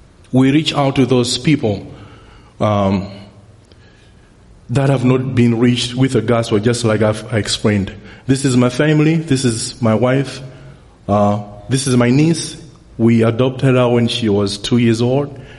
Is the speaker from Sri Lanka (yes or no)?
no; Malawi; When I say I'm from Malawi, Africa.